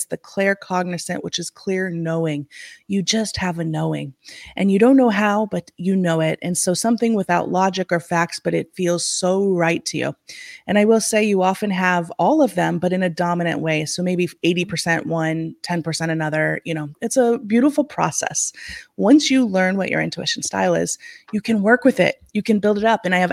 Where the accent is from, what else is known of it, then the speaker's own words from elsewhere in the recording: Pacific Northwest, United States; I'm from the Pacific Northwest.